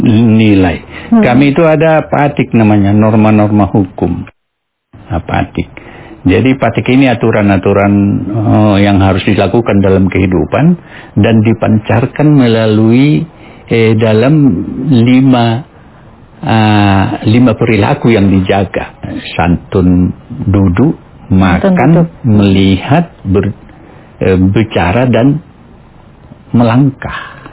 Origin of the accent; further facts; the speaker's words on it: North Sumatra, Indonesia; Khasnya kan kami Batak, pakai ulosnya ulos Batak, bahasanya bahasa Batak, dan musik tradisinya musik Batak, kondang Batak.